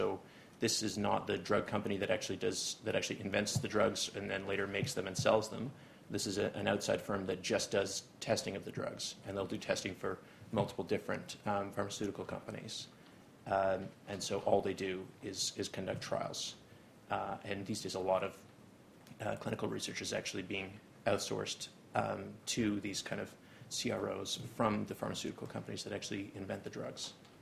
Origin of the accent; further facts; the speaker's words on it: Canada; As you can hear from my accent, I am from Canada.